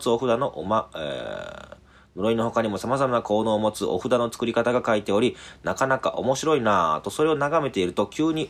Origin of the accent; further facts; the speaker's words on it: Shikoku, Japan; 私は四国出身で